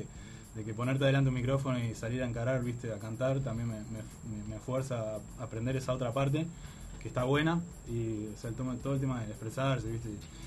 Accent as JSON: {"language": "Spanish", "region": "Montevideo", "country": "Uruguay", "tie": "born or raised there", "lives_now": "Costa Azul, Uruguay", "said": "yo vivo en Costa Azul, nací en Montevideo, viví un montón de años acá, después nos mudamos para afuera con mis viejos. Un lugar increíble, así, playa, balneario."}